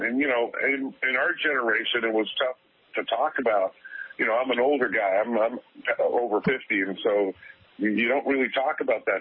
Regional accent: Winnipeg, Manitoba, Canada; this role that was shooting in my hometown of Winnipeg in Canada

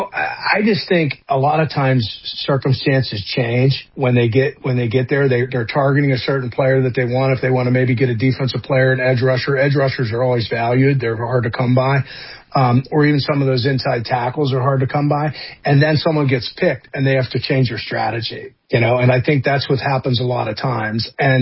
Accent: Pennsylvania, United States; I grew up in Beaver County. We had a bunch of Hall of Famers there.

